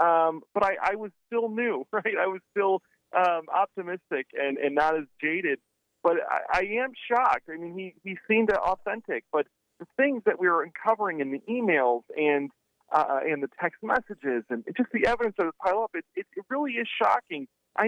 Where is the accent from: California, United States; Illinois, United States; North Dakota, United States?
Illinois, United States; Geneseo; I'm from the Quad Cities. Moline, I'm from a small town called Geneseo, and my family owns pizza restaurants up there in the Quad Cities.